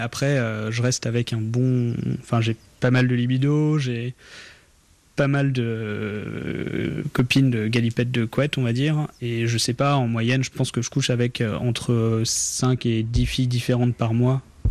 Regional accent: France; Je dis à propos de moi, je suis français

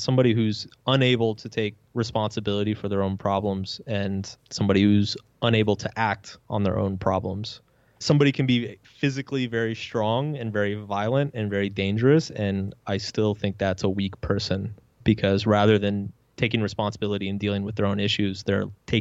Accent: Texas, United States; looking back when I was a kid and an adolescent, I grew up in Texas, which is like, as you can imagine, is not the most like progressive place in the world.

